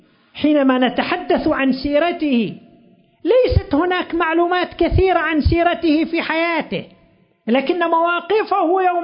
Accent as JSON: {"language": "Arabic", "town": "Qatif", "region": "Eastern Province", "country": "Saudi Arabia", "said": "تكون عندنا في القطيف"}